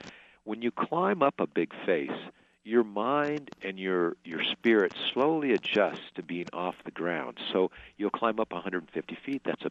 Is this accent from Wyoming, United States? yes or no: yes; Wyoming, United States; Where I grew up in Wyoming, where you kind of feel like, okay, I'm ready.